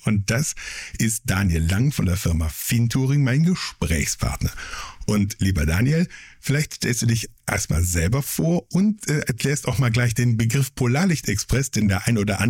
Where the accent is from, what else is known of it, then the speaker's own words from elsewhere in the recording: North Rhine-Westphalia, Germany; ich komme aus dem Sauerland